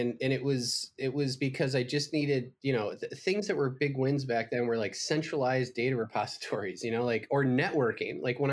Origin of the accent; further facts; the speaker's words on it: Wisconsin, United States; because this was back when I was still in my home state of Wisconsin